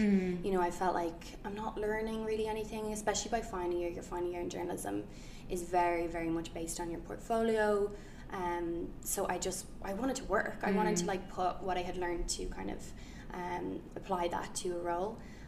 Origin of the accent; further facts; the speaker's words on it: Dublin, Leinster, Ireland; moved away as an adult; now in New York, United States; I've been in New York almost 4 years. I'm from Dublin